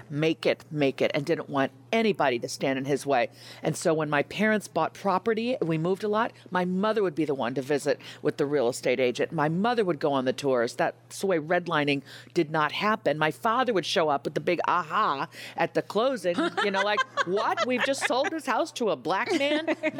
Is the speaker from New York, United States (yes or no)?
yes; New York, United States; also born or lived in Madison, Wisconsin / Northern Virginia / Middleton, Wisconsin; Growing up in New York, outside of Manhattan, Madison, Wisconsin, Northern Virginia, and then Middleton, Wisconsin, there weren't many kids who looked like me.